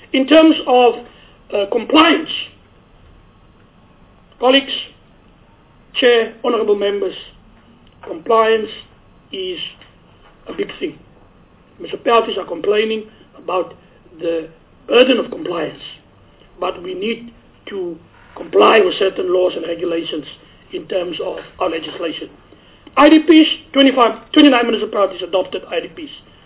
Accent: Eastern Cape, South Africa; I grew up in the Eastern Cape in a place called Gavenet. Echavu.

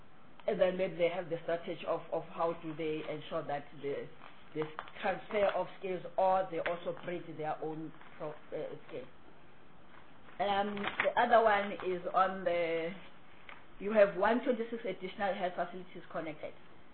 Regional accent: Gauteng, South Africa; As Honorable Rancho indicated that you are from provinces, I'm from Gauteng.

